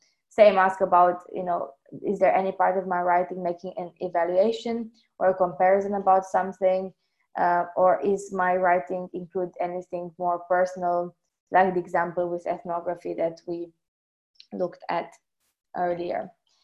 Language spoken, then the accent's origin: English; Romania; So in my home country, for example, in Romania, in some educational settings